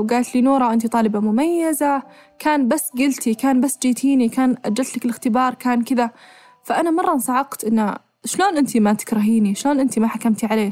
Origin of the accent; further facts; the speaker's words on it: Saudi Arabia; يعني إحنا عندنا بالسعودية يقولون إحنا انضربنا وصارت فينا أشياء وكذا